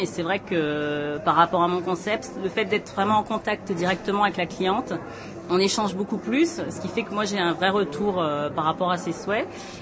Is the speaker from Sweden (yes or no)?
no; France; also born or lived in London; c'est vrai que venant de Londres et en tant que Française